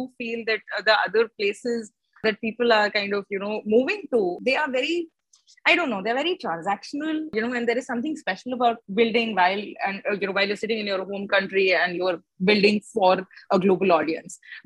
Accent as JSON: {"language": "English", "country": "India", "said": "I feel like we are from India and we should be building here and we should be adding, reserves here rather than sort of moving abroad."}